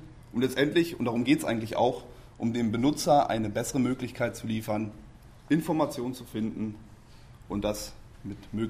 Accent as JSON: {"language": "German", "region": "Berlin", "country": "Germany", "said": "Ich komme hier aus Berlin. Das ist für mich sozusagen Heimspiel."}